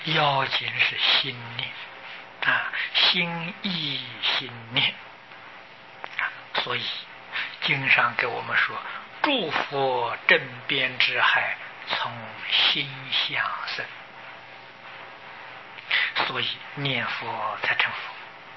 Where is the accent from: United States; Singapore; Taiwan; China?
China; 我们中国人说了，病入膏肓啊，那个没法子救啊。